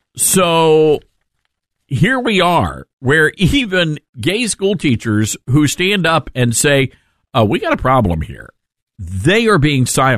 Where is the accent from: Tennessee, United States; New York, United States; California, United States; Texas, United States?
Tennessee, United States; Germantown; Yesterday, I told you about a situation in my hometown, Germantown, Tennessee.